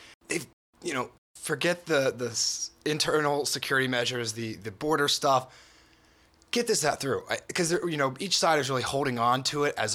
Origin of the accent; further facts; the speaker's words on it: Virginia, United States; So I'm from Appalachia, right, down in southwestern Virginia.